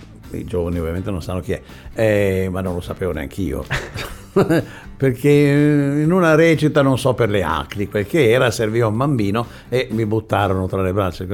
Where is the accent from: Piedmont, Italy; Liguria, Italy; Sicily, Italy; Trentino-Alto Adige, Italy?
Liguria, Italy; Chiavari; born there; Nacqui nel lontano 1900. Dunque, nato a Chiavari per sbaglio, ma sono nato lì.